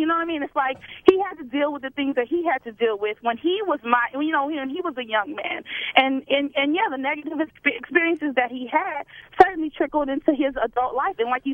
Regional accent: Compton, California, United States; My grandfather, I grew up in Compton, black community predominantly.

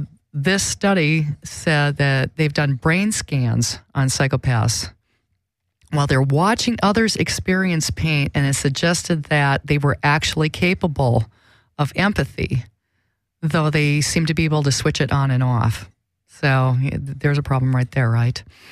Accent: Midwest, United States; I mean, I'm from the Midwest and I definitely wanted to get out of there as soon as possible.

